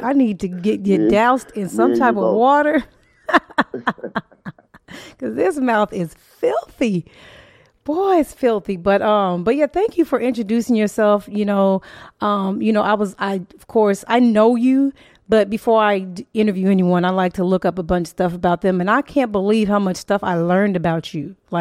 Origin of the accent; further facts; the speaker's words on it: St. Louis, Missouri, United States; now in Florida, United States; You know, I'm from St. Louis or whatever. My dad has been living here in South Florida with us since the summer.